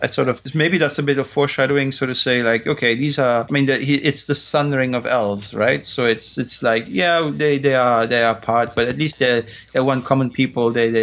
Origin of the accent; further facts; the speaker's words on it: Belgium; English is a second language; I'm actually from Belgium, so that's why.